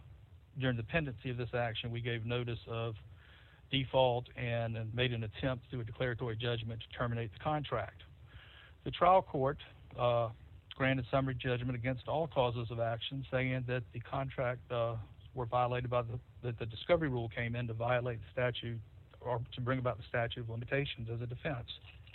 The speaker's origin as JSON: {"language": "English", "region": "South Carolina", "country": "United States", "tie": "born or raised there", "said": "Growing up in South Carolina, they teach us pigs get fat and hogs get slaughtered."}